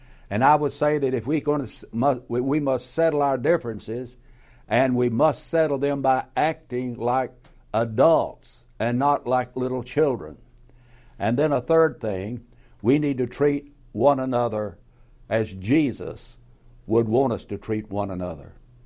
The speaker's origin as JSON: {"language": "English", "region": "Tennessee", "country": "United States", "tie": "born or raised there", "said": "I grew up in Middle Tennessee, and I know about skid chains"}